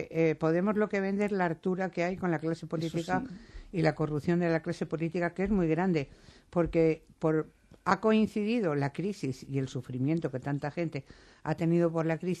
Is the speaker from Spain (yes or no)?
yes; Rincón de la Victoria, Andalusia, Spain; Mi pueblo de Málaga, el Rincón de la Victoria, que es del PP.